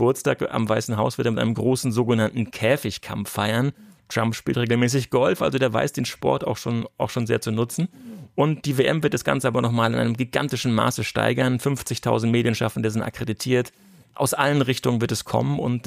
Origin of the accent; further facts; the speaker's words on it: Rostock, Mecklenburg-Vorpommern, Germany; ich bin in Rostock aufgewachsen, wollte zu Hansa